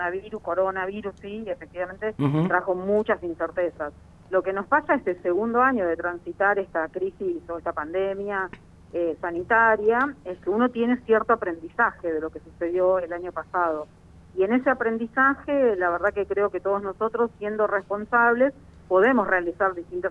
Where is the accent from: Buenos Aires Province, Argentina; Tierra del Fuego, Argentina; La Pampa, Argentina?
Tierra del Fuego, Argentina; Río Grande; born there; Sí, nací en Río Grande. Soy medio un poquito de todos lados, pero sí, nací en Río Grande.